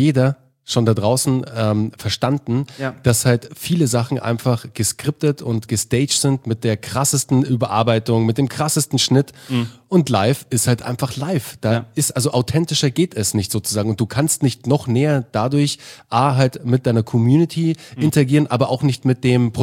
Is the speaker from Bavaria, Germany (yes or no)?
yes; Munich, Bavaria, Germany; Und ich bin als Münchner Jung sozusagen, der Bursche vom Land, komme ich da in die große Stadt